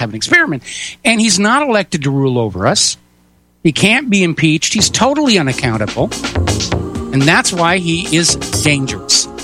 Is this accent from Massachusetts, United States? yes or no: yes; Boston, Massachusetts, United States; born there; I'm an American. I was born in Boston. One of my ancestors signed the Declaration of Independence.